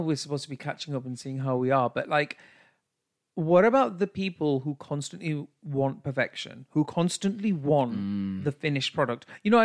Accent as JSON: {"language": "English", "country": "United Kingdom", "said": "And then being this British individual that says, chips and gravy, we don't talk about money over here"}